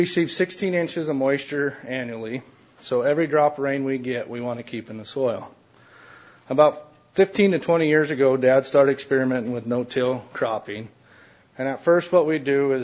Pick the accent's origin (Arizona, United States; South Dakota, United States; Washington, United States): South Dakota, United States; I'm from Western South Dakota. Fourth-generation farmer and rancher on a ranch that was homesteaded in 1907, where we still currently own the homestead.